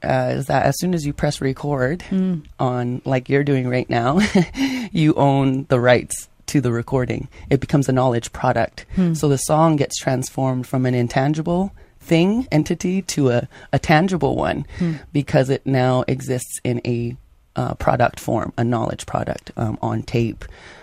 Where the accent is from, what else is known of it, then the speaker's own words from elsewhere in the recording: Vancouver, British Columbia, Canada; I was born and raised in Vancouver. And since I was a teenager, my mother, my brother, and I have been a member of a Tsimshian dance group down there.